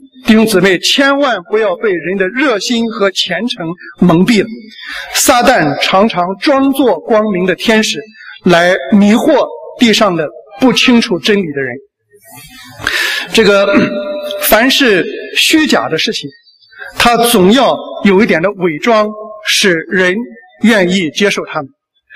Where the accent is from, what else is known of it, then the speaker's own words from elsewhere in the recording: China; moved away as an adult; now in Australia; 我来到澳洲以后，我作为一个中国人语言不通的时候